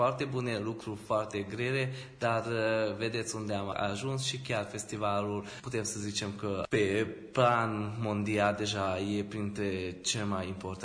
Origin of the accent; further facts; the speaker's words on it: Odorheiu Secuiesc, Harghita County, Romania; pentru că eu sunt din Odoriu Secuiesc